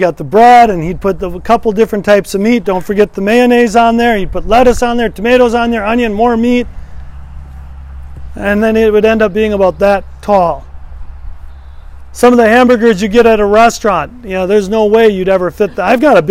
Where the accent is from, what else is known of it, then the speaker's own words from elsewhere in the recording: Wisconsin, United States; Remember, I'm from Wisconsin. Loads and loads of cheese.